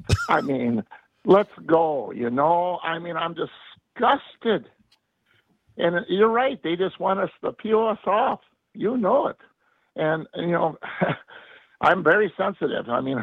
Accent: Milwaukee, Wisconsin, United States; I, as a young boy growing up in Milwaukee, been into Racine.

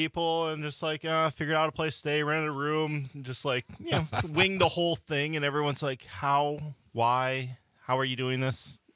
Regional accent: Iowa, United States; moved away as an adult; now in Los Angeles, United States; I grew up in Northeast Iowa. In my 20s, I got bored, got in my car, drove to L.A.

